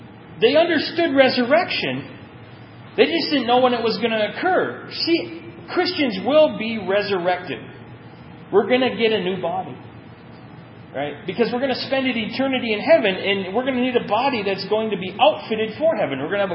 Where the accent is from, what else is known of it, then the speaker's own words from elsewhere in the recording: Ireland; I'm Irish. We had the joke.